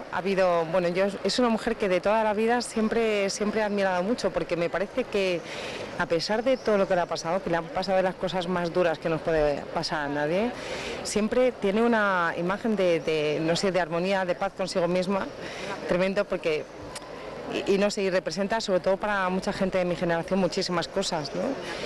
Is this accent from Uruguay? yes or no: no; Community of Madrid, Spain; como somos mayoría los madrileños que nos sentimos así